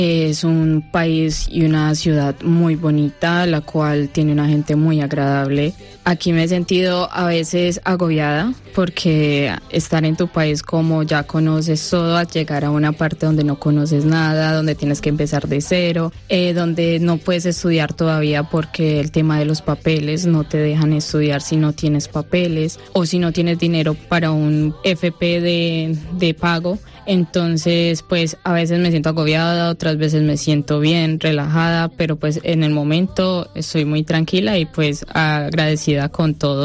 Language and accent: Spanish; Colombia; moved away as an adult; Soy de Colombia, tengo 27 años, llevo aquí un año y medio, ya voy a ajustar 2 años, gracias a Dios. Y pues nada, me vine porque mis padres ya estaban por acá, mi hermano también